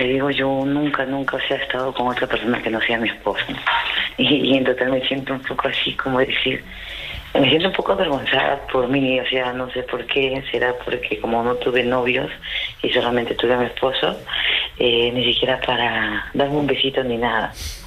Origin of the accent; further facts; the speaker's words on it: Peru; now in Spain; cuando llegué por aquí, a España, porque yo soy de Perú